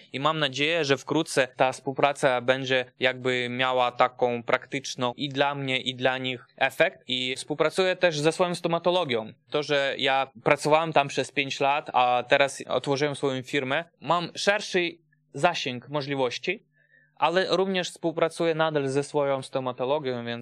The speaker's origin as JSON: {"language": "Polish", "country": "Ukraine", "lives_now": "Poland", "said": "ja jako Ukrainiec mieszkający w Polsce, ale nie do końca musisz żyć na Ukrainie"}